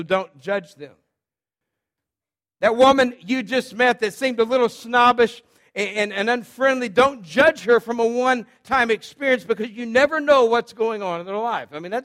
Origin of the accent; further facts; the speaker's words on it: Texas, United States; I was from South Texas